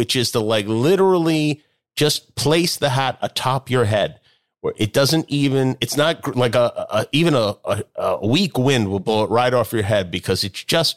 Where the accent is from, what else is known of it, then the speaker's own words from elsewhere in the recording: Las Vegas, Nevada, United States; Well, I grew up in Las Vegas and there were definitely people who wore Vans, but I was just not one of them.